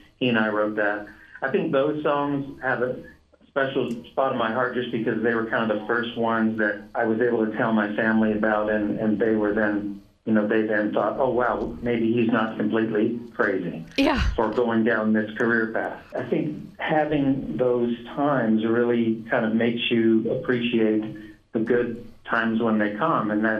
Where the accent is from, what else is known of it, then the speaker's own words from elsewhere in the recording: Canada; now in United States; I mean, I'm from Canada originally.